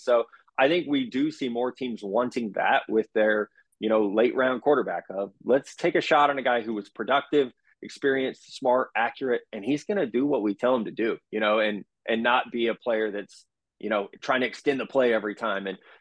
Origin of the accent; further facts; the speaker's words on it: Midwest, United States; You know, I grew up in the Southern Midwest, where everybody goes to church three times a week.